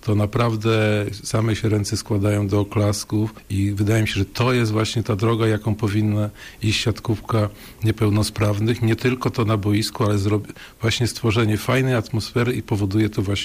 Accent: Bydgoszcz, Kuyavian-Pomeranian Voivodeship, Poland; patrzę z boku, bo jestem z Bydgoszczy

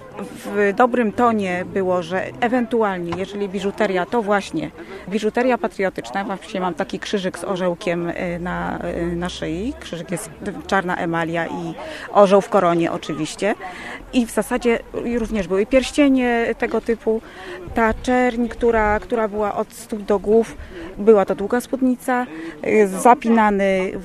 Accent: Kórnik, Greater Poland Voivodeship, Poland; Ja jestem z Kurnika.

